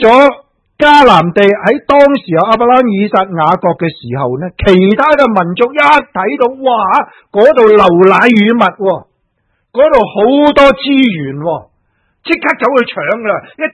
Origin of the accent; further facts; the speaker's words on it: Hong Kong; moved away; 今次回到来觉得我都是香港人